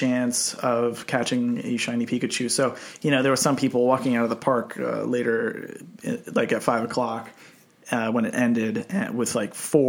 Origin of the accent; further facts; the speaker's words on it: Brooklyn, New York, United States; I grew up in Brooklyn